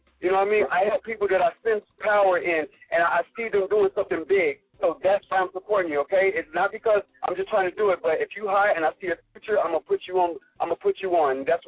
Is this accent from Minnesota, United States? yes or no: no; Cincinnati, Ohio, United States; I'm from Cincinnati, Ohio, man. And I do what I love to do every single day.